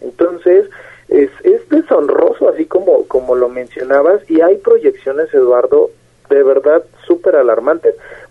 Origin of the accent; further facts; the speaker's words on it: Guadalajara, Jalisco, Mexico; como somos de Guadalajara, entonces nos encanta ahogar la comida siempre